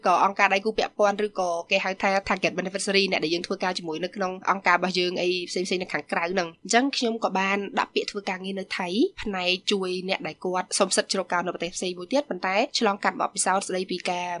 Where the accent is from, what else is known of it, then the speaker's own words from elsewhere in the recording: Sihanoukville, Preah Sihanouk, Cambodia; also born or lived in Kandal; ខ្ញុំកើតនៅខេត្តកណ្ដាលម្ដាយឪពុកខ្ញុំគឺសត្វតញ្ញៈខេត្តកណ្ដាលទាំងអស់នៅស្រុកបកពូលប៉ុន្តែបន្ទាប់ពីគាត់រៀបការហើយគាត់ទៅនៅកំពង់សោមខ្ញុំរៀនចប់ថ្នាក់ទី12នៅកំពង់សោម